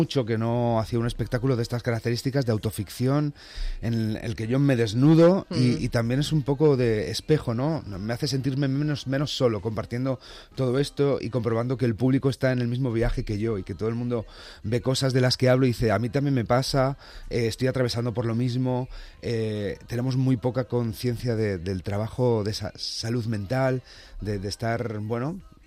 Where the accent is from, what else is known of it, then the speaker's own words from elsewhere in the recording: Valladolid, Castile and León, Spain; Yo soy de Valladolid, soy hijo de la Ribera y voy haciendo honor allá por donde pasa